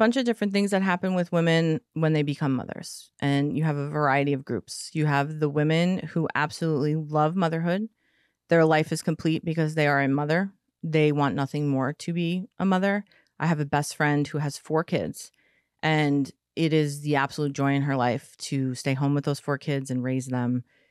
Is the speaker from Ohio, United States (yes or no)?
no; New York, United States; So when I moved from Long Island to New Jersey, everybody's like, oh, what does your dad do?